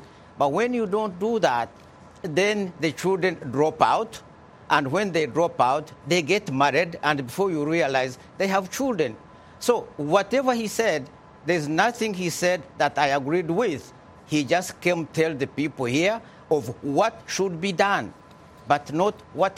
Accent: Uganda; and I come from Uganda, what he said is not what is happening at home.

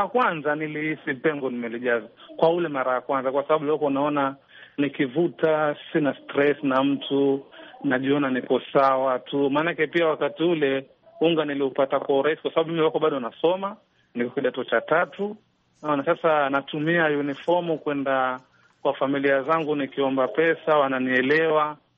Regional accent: Kenya; mimi natokea Kenya

